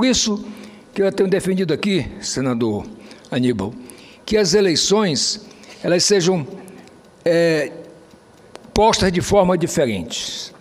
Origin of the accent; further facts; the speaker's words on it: Roraima, Brazil; Mas eu venho da campanha lá no meu estado de Roraima.